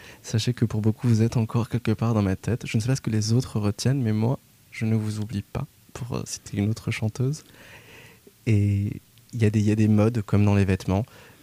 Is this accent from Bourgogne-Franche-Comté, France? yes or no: no; Paris, Île-de-France, France; J'ai grandi à Paris moi, désolé.